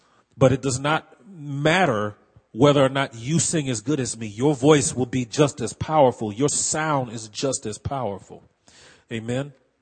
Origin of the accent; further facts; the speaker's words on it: New Orleans, Louisiana, United States; And I'm from New Orleans, so it's not hard for me to say, yes, I'm going to New Orleans, you know.